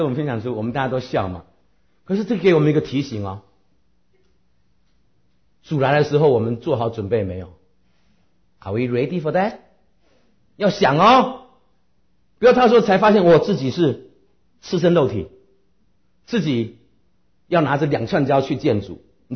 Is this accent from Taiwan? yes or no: yes; Taiwan; now in United States; 我从台湾来，我们台湾常常有地震，来到美国家之后也常常有地震啊。